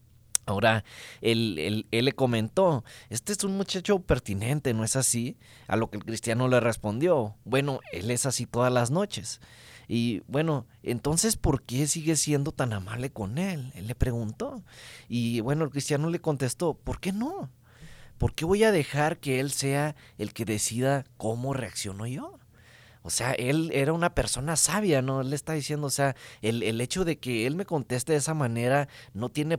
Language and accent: Spanish; Mexico; como decimos así como mexicanos